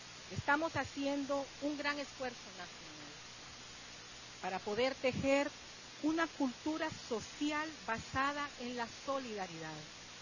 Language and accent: Spanish; Honduras; En mi país, Honduras, el 64% de la población tiene menos de 29 años.